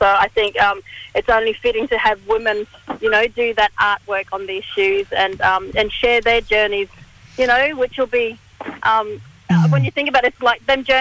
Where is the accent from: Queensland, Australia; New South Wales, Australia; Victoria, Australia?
Queensland, Australia; Mossman; Gugu Yalanji, so from in Mossman, so … so I'm from Mossman there.